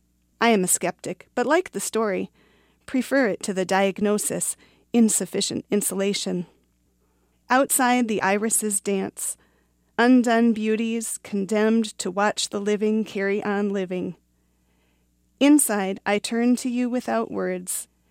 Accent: Duluth, Minnesota, United States; from Duluth, and I will be reading some poems today.

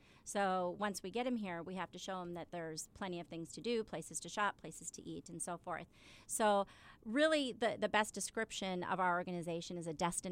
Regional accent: Grand Forks, North Dakota, United States; I grew up in Grand Forks. Born and raised in Grand Forks. Went to school here.

